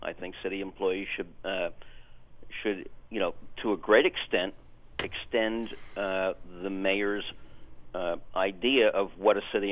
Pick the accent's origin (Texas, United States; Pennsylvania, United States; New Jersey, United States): New Jersey, United States; Newark; I grew up in Newark. I live there.